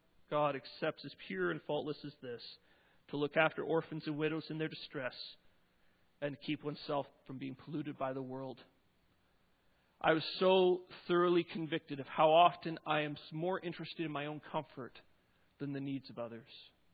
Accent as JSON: {"language": "English", "town": "Pembroke", "region": "Saskatchewan", "country": "Canada", "said": "I'm from Pembroke, Saskatchewan. I haven't lived in a town with a stoplight since 1997. I haven't lived in a town without a majority of Christians since 2003."}